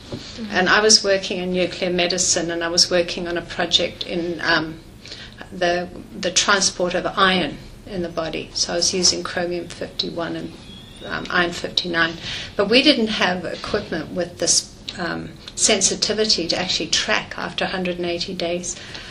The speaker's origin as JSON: {"language": "English", "country": "New Zealand", "tie": "born there", "also_born_or_lived": "South Africa", "said": "Oh, okay. I was born in New Zealand."}